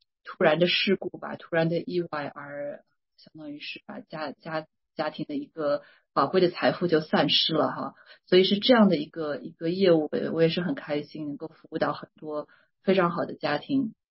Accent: Suzhou, Jiangsu, China; moved away as an adult; also born or lived in Shanghai / New York; now in Seattle, United States; 我是中国大陆的苏州人，上有天堂下有苏杭，是我的家乡。在苏州出生长大，上完中学高中毕业吧，然后来到上海读的本科。然后来之后来到美国

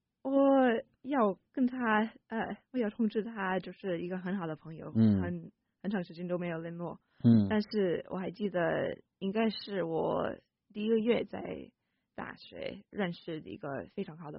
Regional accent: California, United States; Chinese is a second language; 我就是因为在南加州出生长大，在那边有很多外国人，很多从墨西哥来人，或者说亚洲人来

